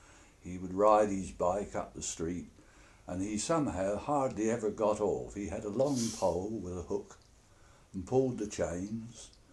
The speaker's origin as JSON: {"language": "English", "town": "Midhurst", "region": "South East England", "country": "United Kingdom", "tie": "born there", "said": "I was born in Ashwood Road, Midhurst, in January 1922."}